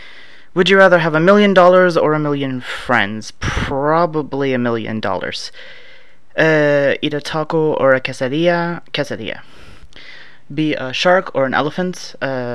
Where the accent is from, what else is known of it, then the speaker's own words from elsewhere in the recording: Canada; I'm from Canada.